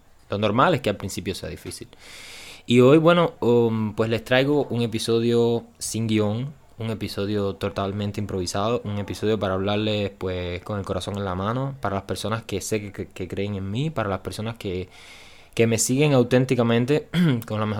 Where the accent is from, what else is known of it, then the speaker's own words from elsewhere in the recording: Cuba; Y están pasando muchas cosas fuertes en mi país. Entonces vivir en Cuba es muy difícil.